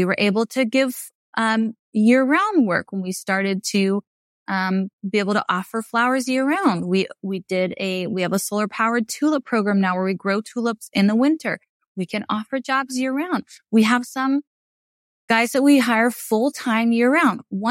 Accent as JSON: {"language": "English", "region": "Kansas", "country": "United States", "said": "You know, I'm white from Kansas."}